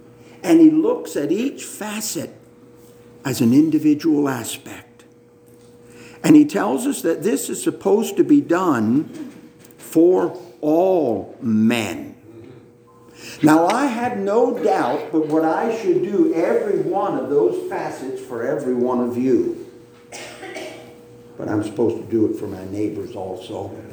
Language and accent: English; Pennsylvania, United States; I grew up in Pennsylvania, so I don't know the structure of New York.